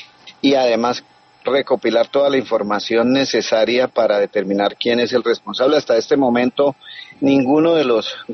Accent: Norte de Santander, Colombia; nosotros como norte santandereanos anhelamos la paz

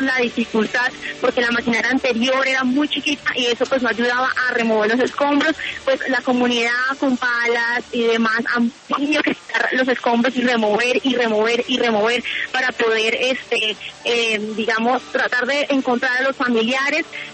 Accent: Lebrija, Santander, Colombia; porque nosotros somos de Lebrija, somos una familia pues pobre, campesina

